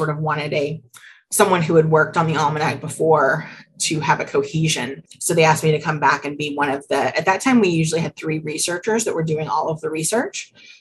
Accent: Tennessee, United States; Again, I'm from Tennessee. I have never known Lamar Alexander to not be in politics. He was governor when I was born.

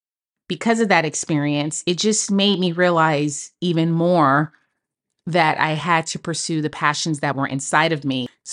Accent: Oakland, California, United States; I'm from Oakland and Los Angeles is about 5.5 hours away.

